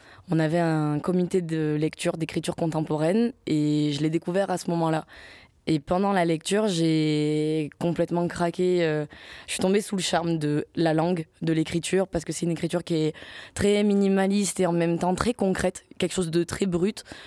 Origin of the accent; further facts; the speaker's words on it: Occitanie, France; also born or lived in Montpellier / Paris / Cannes; now in Marseille, France; J'ai grandi dans les Cévennes, du côté de Alès.